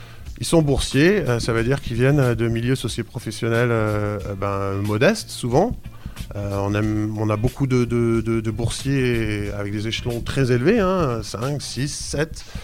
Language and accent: French; Grenoble, Auvergne-Rhône-Alpes, France; je suis grenoblois et je travaille pour pas mal de médias